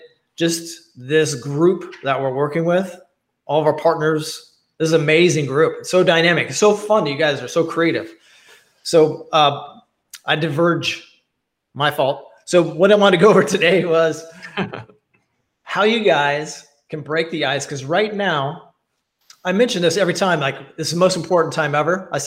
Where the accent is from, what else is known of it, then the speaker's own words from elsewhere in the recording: Kansas, United States; I grew up in Kansas, and some of my family, they don't move their mouth